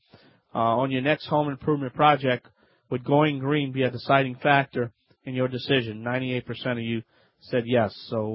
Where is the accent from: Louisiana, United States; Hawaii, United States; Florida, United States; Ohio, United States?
Louisiana, United States; I am the Cajun Man from the Bayou Land.